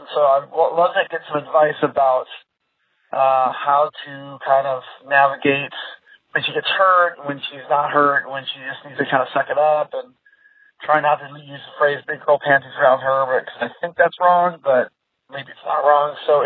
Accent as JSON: {"language": "English", "town": "Seattle", "region": "Washington", "country": "United States", "said": "I am a colleague from Seattle, Washington."}